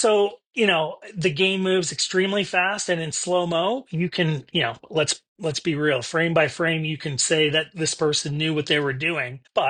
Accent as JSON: {"language": "English", "country": "Canada", "tie": "born or raised there", "said": "Growing up in Canada, I never understood"}